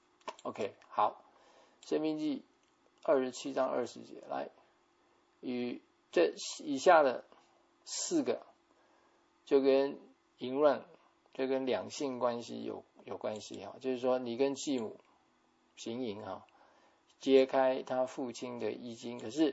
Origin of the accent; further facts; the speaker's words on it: China; 这跟我们中国人百善孝为先 OK， 我们基督徒也要看到一点啊，我们也是非常重视跟父母的关系的。